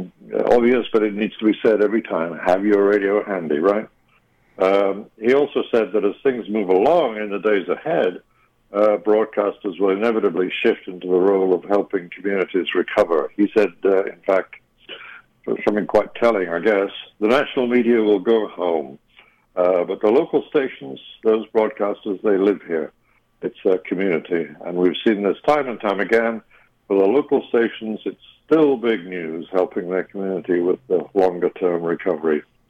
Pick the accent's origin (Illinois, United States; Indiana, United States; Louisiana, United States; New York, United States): New York, United States; my hometown public station is WNYC